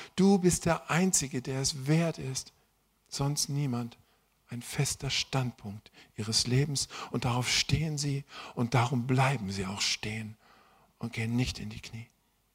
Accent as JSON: {"language": "German", "region": "Northern Germany", "country": "Germany", "said": "Ich komme ja aus dem Norden und so."}